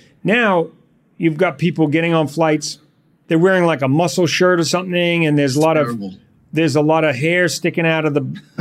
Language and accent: English; New Zealand; I'm from New Zealand.